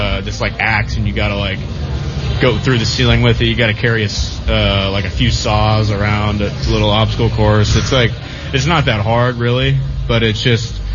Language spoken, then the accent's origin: English; California, United States; And then also, like, growing up in California, it's honestly like a big career out there.